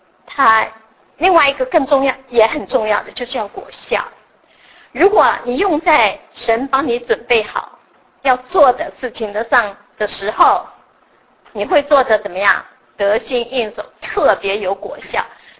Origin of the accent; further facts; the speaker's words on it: China; 那有时候我们中国人很谦虚